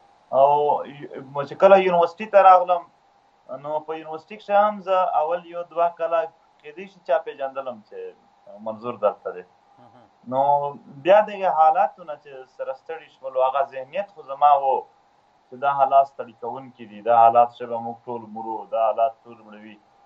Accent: Khyber Pakhtunkhwa, Pakistan; ماشومتوب د سویلی وزیرستان شاهور علاقې سترکل پین جماعت کې زما ماشومتوب دی. هلته رالوی شوی یم

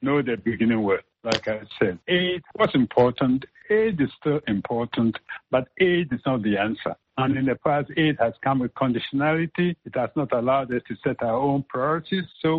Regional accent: Ghana; You're Ghanaian, I'm Ghanaian.

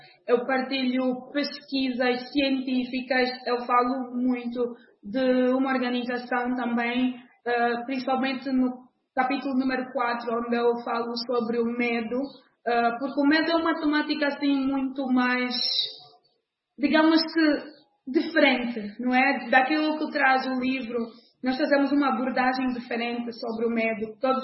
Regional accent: Angola; está falando agora já como angolana

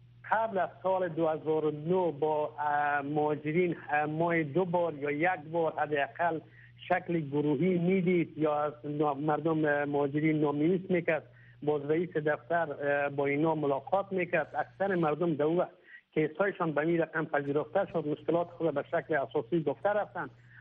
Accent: Afghanistan

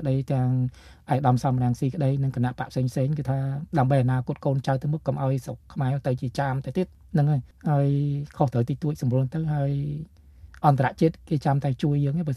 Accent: Mekong Delta, Vietnam; យើងជាខ្មែរក្រមក៏ស្រឡាញ់ទឹកដីកម្ពុជាដូចដីយើងដែរ

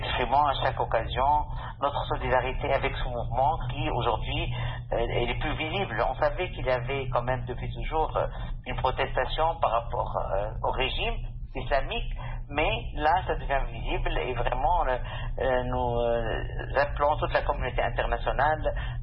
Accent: Tunisia; Nous sommes des Tunisiennes, des Tunisiens très solidaires avec les femmes

